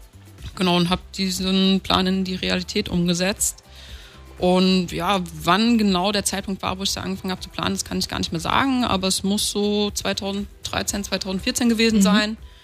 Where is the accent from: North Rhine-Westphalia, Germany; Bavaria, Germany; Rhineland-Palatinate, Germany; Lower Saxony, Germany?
Rhineland-Palatinate, Germany; Mainz; now in Berlin, Germany; Genau, und bin dann 2012 nach Berlin gezogen. Ich komme ursprünglich aus Mainz